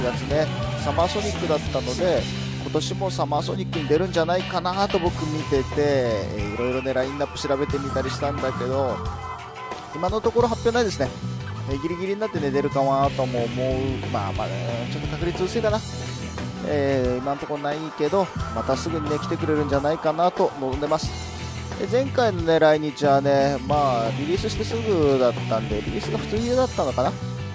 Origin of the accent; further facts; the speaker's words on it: Hokkaido, Japan; 僕の地元の北海道がいいんでしょうけど